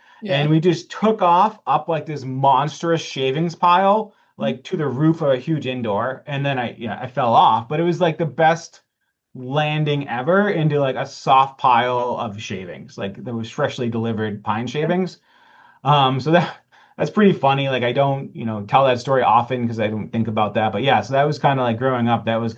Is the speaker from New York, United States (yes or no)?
no; Massachusetts, United States; so it was New England. So I grew up in Massachusetts.